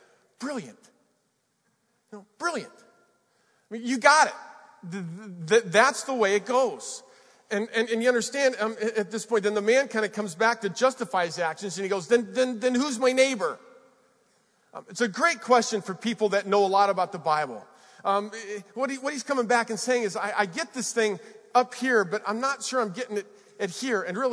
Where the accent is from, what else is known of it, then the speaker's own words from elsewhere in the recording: Colorado, United States; You know, I'm from Colorado. We haven't won a football game in like 20 years, so I'm thinking, go Buffs.